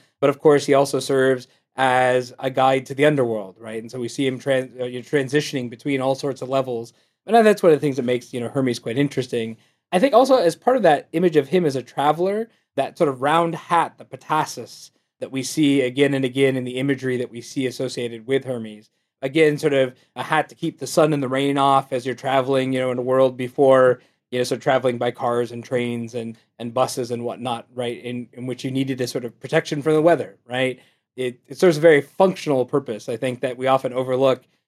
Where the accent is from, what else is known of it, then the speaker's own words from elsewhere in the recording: Akron, Ohio, United States; I'm from the Akron area originally.